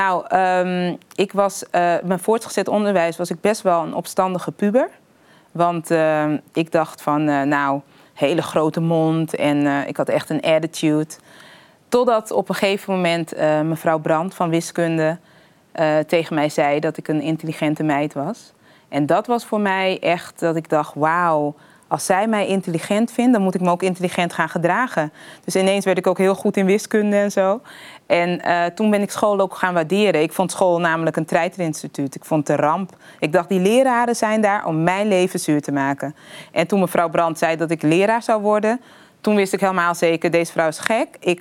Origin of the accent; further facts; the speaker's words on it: Den Helder, North Holland, Netherlands; also born or lived in Curaçao; Ja, ik ben geboren op Curaçao en getogen in Den Helder